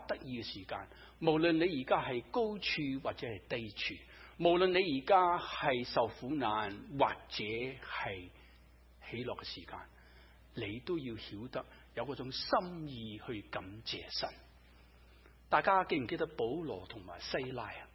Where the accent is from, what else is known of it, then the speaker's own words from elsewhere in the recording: Guangdong, China; 我哋中国人都有句说话，广东人俗语吓